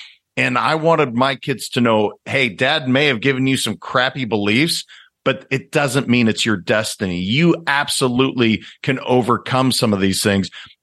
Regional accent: Montana, United States; And so I'm a kid from Montana that was taught boys don't cry.

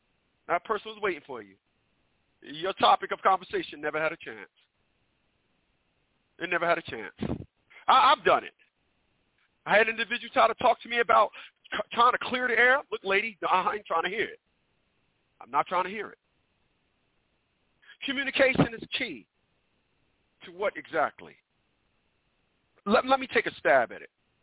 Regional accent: Newark, New Jersey, United States; People, I'm from Newark, New Jersey, once again.

